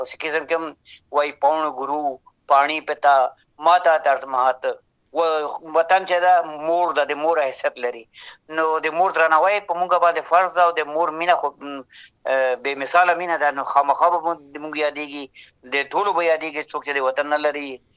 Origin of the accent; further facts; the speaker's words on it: Afghanistan; born there; وطن کې مو ژوند هلته پیدا شوي یو،